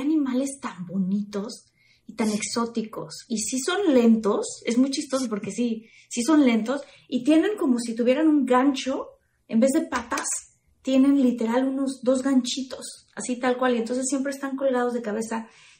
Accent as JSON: {"language": "Spanish", "country": "Mexico", "said": "ya que somos mexicanos"}